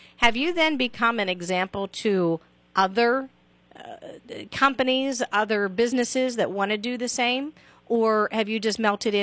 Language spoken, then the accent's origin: English; Butler, Pennsylvania, United States; also born or lived in other US places; I grew up here in Butler. I've traveled around the country and lived other places as well before coming back home.